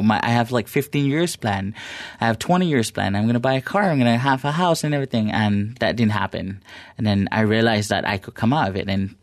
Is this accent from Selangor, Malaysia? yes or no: yes; Subang Jaya, Selangor, Malaysia; I grew up in Subangjaya, very modern family. Growing up as a kid in Subangjaya